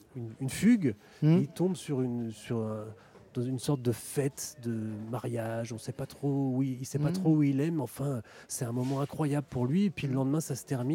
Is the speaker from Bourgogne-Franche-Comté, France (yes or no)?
no; Nantes, Pays de la Loire, France; Moi, je suis nantais.